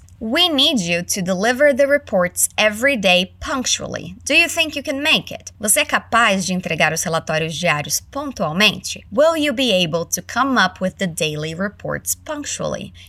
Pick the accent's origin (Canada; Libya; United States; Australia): Canada; accent: Canadian; since my accent is Canadian